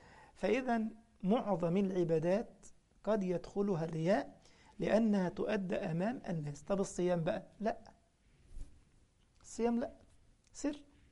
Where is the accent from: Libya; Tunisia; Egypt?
Egypt; المسجد عندنا في مصر وانا كنت امام المسجد